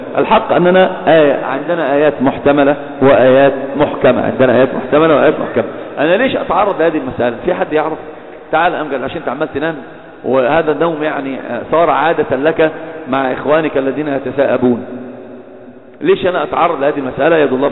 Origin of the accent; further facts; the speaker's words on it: Alexandria, Alexandria Governorate, Egypt; احنا انا اسكندراني لما اتكلم عارف لما اتكلم بقول بنتفش احنا رايحين احنا جايين